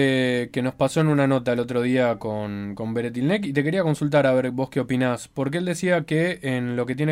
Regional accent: El Hoyo, Chubut, Argentina; Y es algo que lo veo yo un poco más en El Hoyo, que es de donde soy

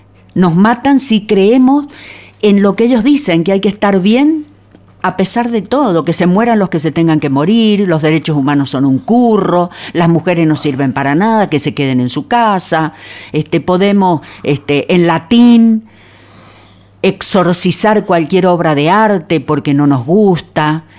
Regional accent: Mendoza, Argentina; Porque yo, vos, somos mendocinos.

